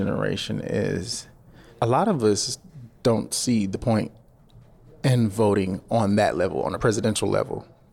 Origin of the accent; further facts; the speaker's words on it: Valdosta, Georgia, United States; I'm also a Navy veteran, and I'm from Valdosta, Georgia.